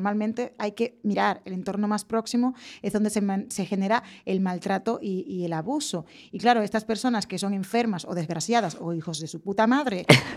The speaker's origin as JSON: {"language": "Spanish", "region": "Galicia", "country": "Spain", "said": "y tener que volver a salir como en algún momento salimos los gallegos a buscarnos la vida a otro país."}